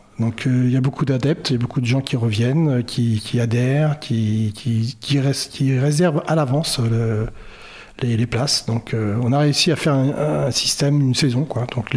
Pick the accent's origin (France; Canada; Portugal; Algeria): France; Versailles, Île-de-France; born there; now in Saintes, France; Non, moi je suis né à Versailles.